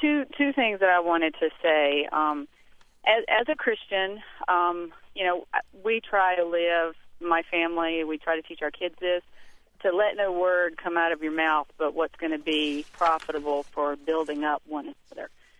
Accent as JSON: {"language": "English", "region": "North Carolina", "country": "United States", "tie": "born or raised there", "said": "even down in my home state with the Senate campaign that Elizabeth Dole just lost down there"}